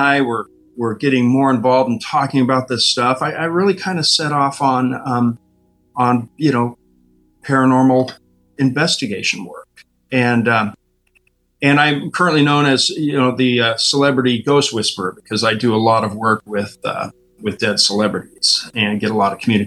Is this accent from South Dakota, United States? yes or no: no; Burbank, California, United States; I grew up in Burbank, California. This was a triplex.